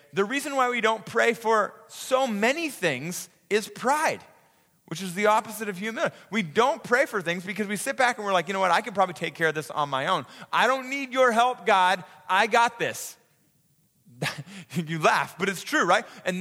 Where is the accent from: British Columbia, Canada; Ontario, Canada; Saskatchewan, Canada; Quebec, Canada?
Ontario, Canada; We grew up in Muskoka and we heated our house by wood stove.